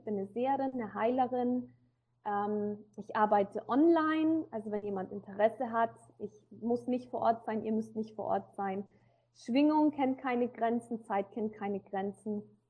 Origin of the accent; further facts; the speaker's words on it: Bavaria, Germany; born there; Ich bin geboren im Allgäu. Ich bin deutsch, halb Sri Lankanerin. Also mein Papa ist Sudetendeutscher, meine Mama ist Sri Lankanerin.